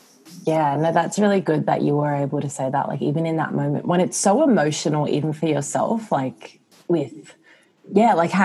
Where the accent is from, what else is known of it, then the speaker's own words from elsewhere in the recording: Australia; now in Singapore; So my dad is Serbian, my mom is Indonesian, and then born and raised in Australia, but now live in Singapore.